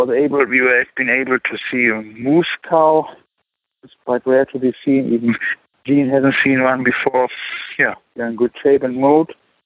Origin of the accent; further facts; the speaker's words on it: Bielefeld, North Rhine-Westphalia, Germany; English is a second language; I'm from Germany, so I'm one of the rare Germans to be seen here around.